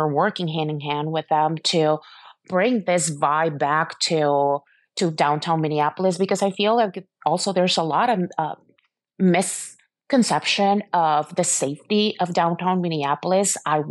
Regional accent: Mexico City, Mexico; born and raised in Mexico City

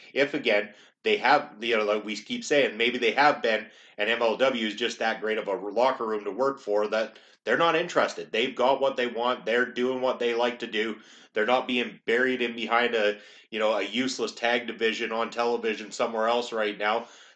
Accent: Canada; we're from Canada

